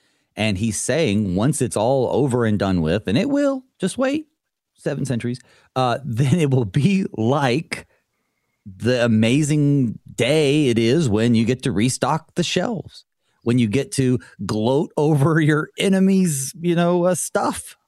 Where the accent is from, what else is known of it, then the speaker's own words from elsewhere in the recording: United States; Maybe that's because I'm an American, but I don't know.